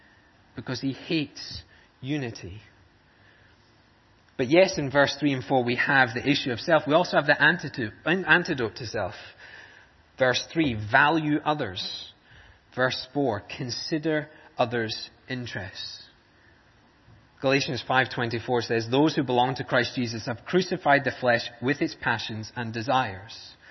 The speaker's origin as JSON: {"language": "English", "region": "Scotland", "country": "United Kingdom", "said": "Frankly, I'm a Scotsman."}